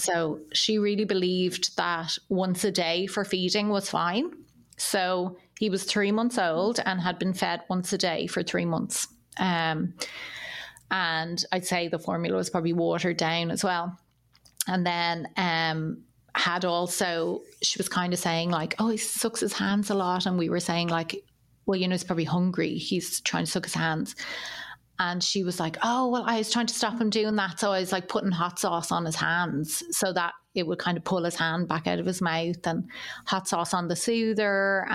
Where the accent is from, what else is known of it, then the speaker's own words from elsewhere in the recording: Ireland; accent: Irish; So I always think like it's so funny that my Irish accent is what changed the course of my life.